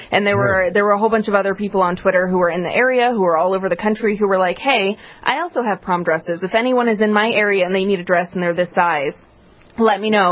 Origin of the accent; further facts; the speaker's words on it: Glen Burnie, Maryland, United States; Yeah, so I'm from Glen Burnie, so I saw the story a few weeks ago